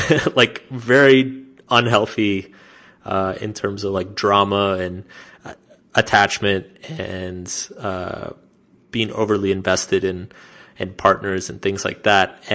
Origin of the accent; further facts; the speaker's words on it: United States; And so for me as an American, like that felt like a very intense exaggeration of a lot of the problems that happen in the US.